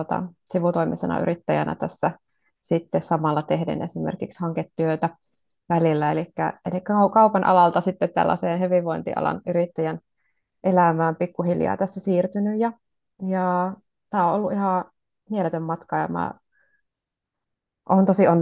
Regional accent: Kuopio, North Savo, Finland; Mä oon kuopiolainen, äiti, nainen, ihminen ihmiselle.

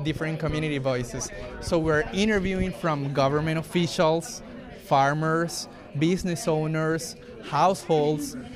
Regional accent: Colombia; So I'm from Colombia, so some of my experiences and my inspirations to work on this project comes from my home country

